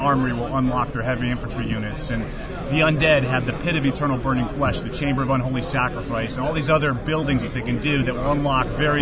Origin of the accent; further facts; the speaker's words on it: New Haven, Connecticut, United States; You know, I'm from New Haven.